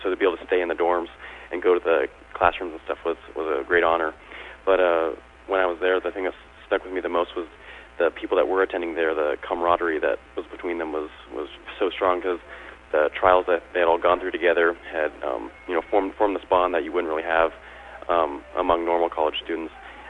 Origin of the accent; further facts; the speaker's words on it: Alaska, United States; I focused on the fact that I was from Alaska